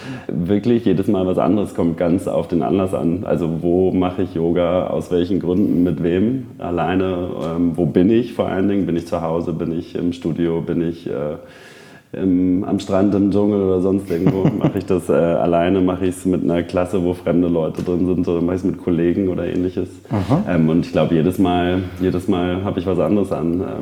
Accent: Hamburg, Germany; now in Munich, Germany; Ich bin aus Hamburg.

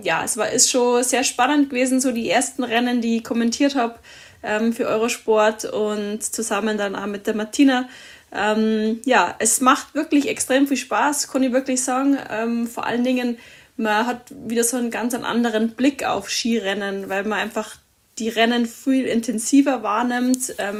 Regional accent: Tegernsee, Bavaria, Germany; born there; bin in Tegernsee geboren, bin am 4.10.89 auf die Welt gekommen

